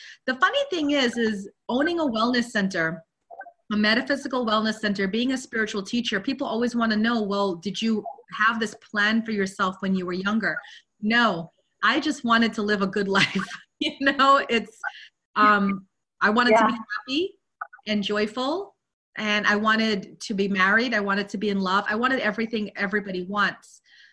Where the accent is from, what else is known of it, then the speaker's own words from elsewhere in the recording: Guyana; also born or lived in London, United Kingdom; So I am British born. I was born in London, but I grew up in Guyana, South America. I came from South America, a third world country. We are a very poor country.